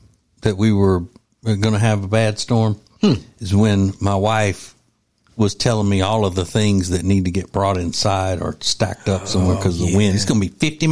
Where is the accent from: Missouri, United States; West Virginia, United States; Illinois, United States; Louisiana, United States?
Louisiana, United States; Winnfield; Or as they would call it back in my hometown of Winfield, Louisiana, it's a turd floater.